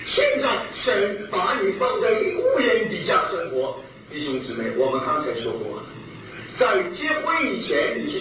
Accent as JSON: {"language": "Chinese", "country": "China", "said": "你把这些通通加在一起，我们中国人有两个字代表，那就是人伦来说"}